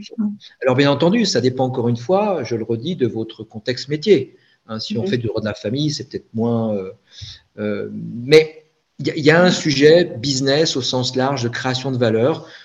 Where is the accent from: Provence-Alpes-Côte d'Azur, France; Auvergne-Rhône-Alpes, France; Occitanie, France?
Auvergne-Rhône-Alpes, France; Annecy; Et moi, je viens d'Annecy, je suis un Haut-Savoyard